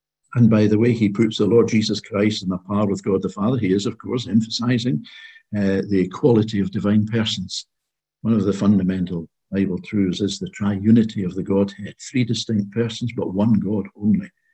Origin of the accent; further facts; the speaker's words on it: Glasgow, Scotland, United Kingdom; I come from Glasgow, so I'm used to a large city